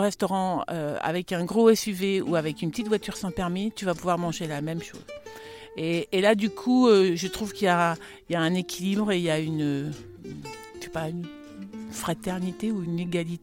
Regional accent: Châtillon-sur-Indre, Centre-Val de Loire, France; moi, je suis d'ici. Je suis née à Châtillon-sur-Indre. J'y ai grandi à la ferme et j'ai fait mes études en Touraine. J'étais partie en région parisienne.

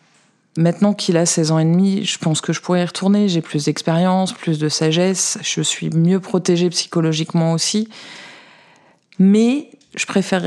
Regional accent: Lille, Hauts-de-France, France; also born or lived in Paris; now in Isère, France; J'ai commencé en Eure-et-Loire, en police secours. Du classique, avant de retrouver Lille, qui était ma région natale. J'ai évolué dans différents services, je suis repartie à Paris, et j'ai atterri en Isère au mois de septembre pour rejoindre mon compagnon.

